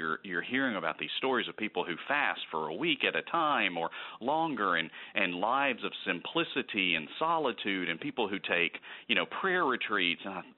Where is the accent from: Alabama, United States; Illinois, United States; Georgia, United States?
Alabama, United States; Birmingham; So I grew up in Birmingham, Alabama, and my parents just were good, solid believers, church-going kind of people.